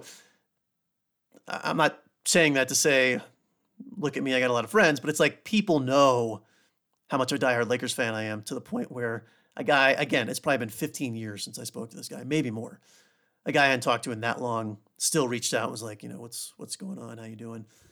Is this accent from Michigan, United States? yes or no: no; South Carolina, United States; I grew up in South Carolina, had professional basketball.